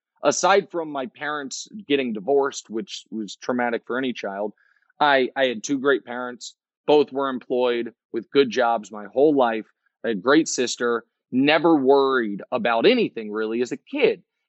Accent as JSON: {"language": "English", "town": "Kansas City", "country": "United States", "said": "And I'm from Kansas City. I'm a Chiefs fan."}